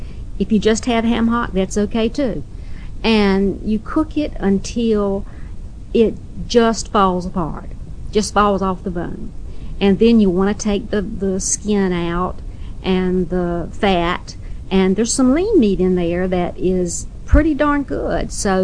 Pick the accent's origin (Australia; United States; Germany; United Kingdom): United States; Washington, North Carolina; born and raised in Washington, North Carolina, better known as Little Washington, and that's in Beaufort County in the eastern part of the state.